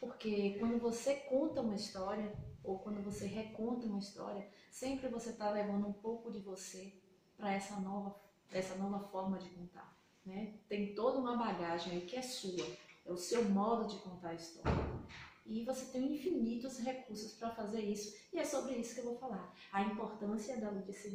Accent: Salvador, Bahia, Brazil; Sou de Salvador, nasci em Salvador, fiz vários cursos em Salvador

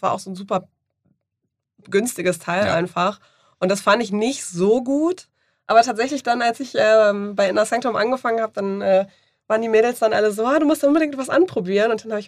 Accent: Mecklenburg-Vorpommern, Germany; also born or lived in Thuringia; now in Hamburg, Germany; Gebürtig komme ich aus Thüringen, aufgewachsen, okay, bin ich in Mecklenburg.

